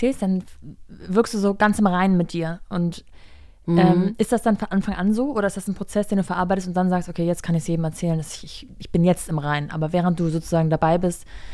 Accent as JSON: {"language": "German", "region": "Berlin", "country": "Germany", "tie": "born or raised there", "said": "Also ich bin aufgewachsen im Osten Berlins. Da ist sowieso die Situation ganz anders."}